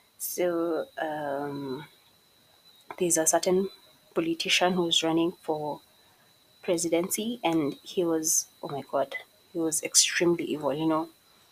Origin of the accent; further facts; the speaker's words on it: Kenya; as a Kenyan, I can totally relate